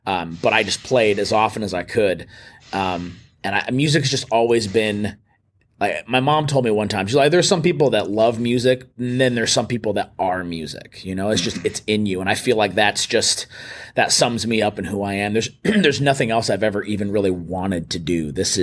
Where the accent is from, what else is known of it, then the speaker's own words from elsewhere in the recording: El Paso, Texas, United States; I grew up in El Paso, Texas, and, you know, I kind of cut my teeth playing music in church.